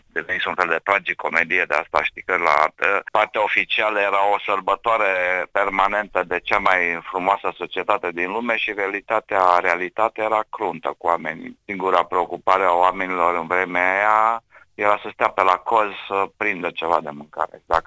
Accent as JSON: {"language": "Romanian", "town": "Sibiu", "region": "Sibiu County", "country": "Romania", "said": "eu sunt din Sibiu și studiam la Iași"}